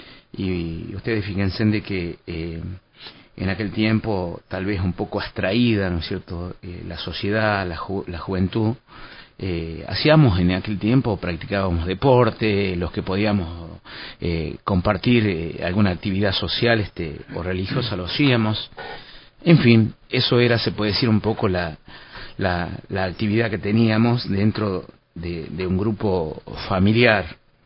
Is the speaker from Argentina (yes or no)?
yes; Argentina; nosotros como jóvenes argentinos cumpliendo el servicio militar obligatorio.